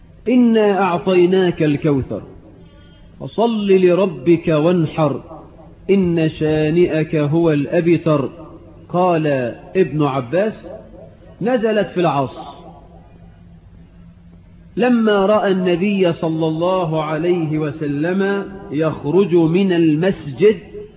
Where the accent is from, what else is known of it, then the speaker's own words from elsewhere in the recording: Egypt; وكلنا كمصريين في ميزان